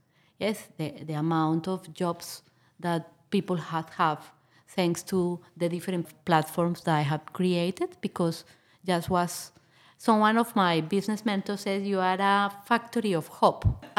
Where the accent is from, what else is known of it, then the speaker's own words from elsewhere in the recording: Colombia; English is a second language; It's too much when people target you because you are the Colombians in the town